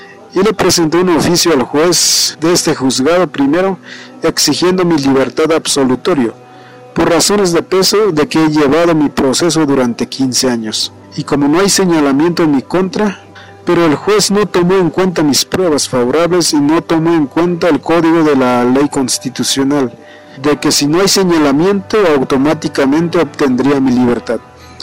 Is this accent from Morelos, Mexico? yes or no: no; San Juan Chamula, Chiapas, Mexico; Soy originario de Paraje Romerío, municipio de San Juan Chamula.